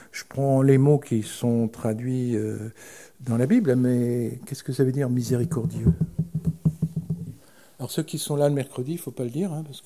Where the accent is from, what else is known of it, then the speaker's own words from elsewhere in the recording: France; parce qu'on est français.